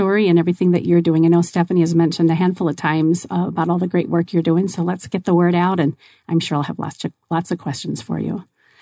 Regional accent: Tempe, Arizona, United States; I grew up in Tempe, and I'm a McClintock graduate. From way back in the day.

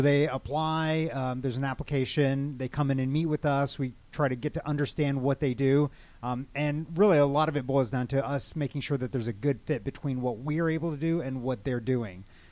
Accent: the South, United States; And we're from the South, you know, you got to have the y'all in there.

